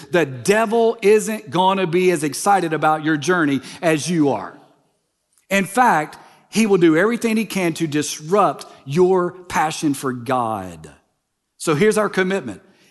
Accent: Louisiana, United States; I'm from Louisiana, and you know when you cross a state line from Texas to Louisiana, because all of a sudden, there's potholes.

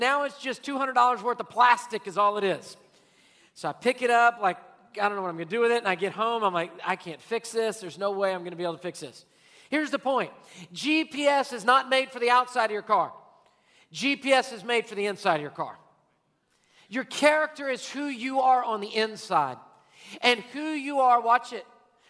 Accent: Houston, Texas, United States; Born and raised in Houston, I'm still like, which way is the loop going?

